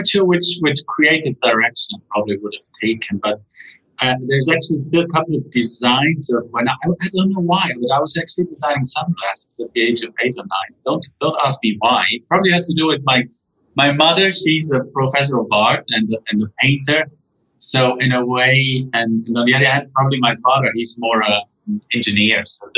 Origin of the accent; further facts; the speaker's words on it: Trentino-Alto Adige, Italy; English is a second language; we are actually quite close with our home base studio where I grew up. So it's in the Dolomites. It's sort of a little alpine region touching the borders of Switzerland and Austria.